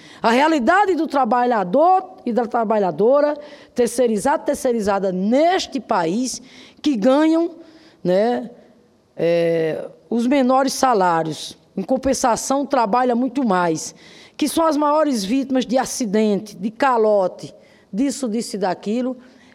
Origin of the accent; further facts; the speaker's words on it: Rio Grande do Norte, Brazil; dos mais de 140 gestores lá do meu estado do Rio Grande do Norte